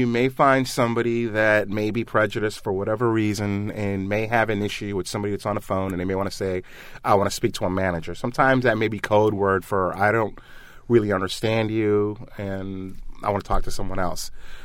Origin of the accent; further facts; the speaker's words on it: The Bronx, New York, United States; also born or lived in New England; I grew up in the Bronx, you know, and, you know, I've been around, you know, Jewish kids, Irish kids, Black kids, Puerto Rican kids.